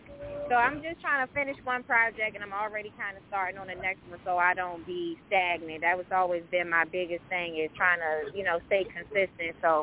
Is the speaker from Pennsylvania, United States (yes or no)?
no; Baltimore, Maryland, United States; now in Virginia, United States; Okay, well, I'm 26. I'm from Baltimore City. I live in VA right now.